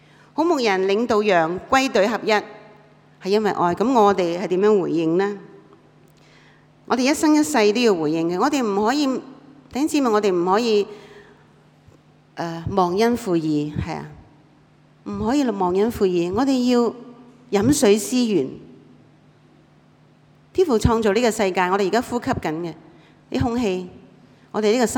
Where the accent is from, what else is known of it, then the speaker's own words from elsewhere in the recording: Hong Kong; 我哋都係外邦人，弟兄姊妹，我哋係香港人，我哋中國人。